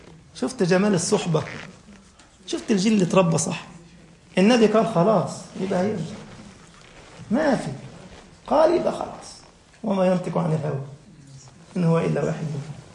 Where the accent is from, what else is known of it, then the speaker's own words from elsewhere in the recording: Egypt; حتى احنا عندنا في مصر يقول لك كده باللغة الدارجة التالتة تابتة